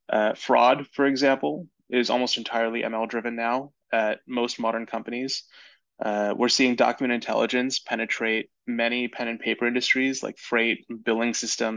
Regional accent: California, United States; Yeah, so I grew up in the Bay Area, just south of San Francisco

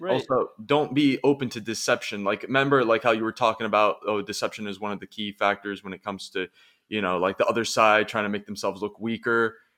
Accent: West Bank, Palestine; You know, I'm from the West Bank. Why do I relate to him? Rather than, oh, we're all Palestinians, we're all in this together, you know?

